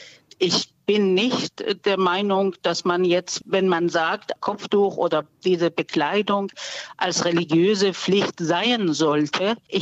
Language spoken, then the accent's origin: German; Iran; German is a second language; now in Germany; weil ich ja auch als Iranerin aus dem Iran kam